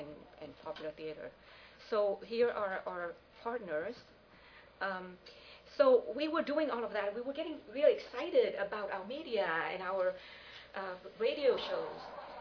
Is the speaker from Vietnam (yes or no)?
yes; Vietnam; I was raised in Vietnam. I raised my kids the way I was raised, which is like weeds.